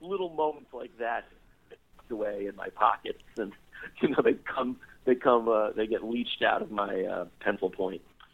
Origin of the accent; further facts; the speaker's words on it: New York City, New York, United States; I was born in 1970 in New York City and grew up in New York at its worst point, probably one of its worst points